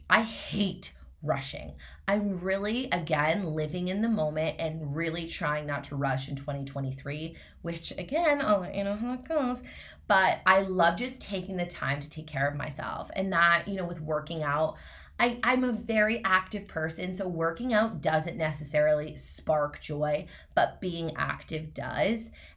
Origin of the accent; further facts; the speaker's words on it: Montreal, Quebec, Canada; now in Toronto, Canada; Like growing up in Montreal, there's so many ski hills within like 45 minutes.